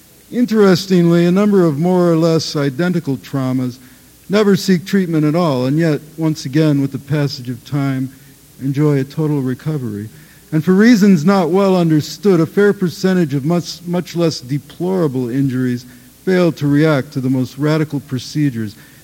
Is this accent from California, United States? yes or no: yes; California, United States; I grew up partly in California, which explains the scene